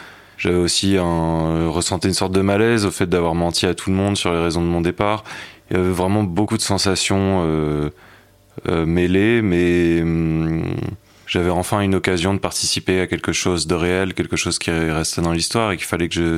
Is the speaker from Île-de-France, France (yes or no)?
yes; Paris, Île-de-France, France; J'ai grandi à Paris dans un milieu bourgeois, catholique.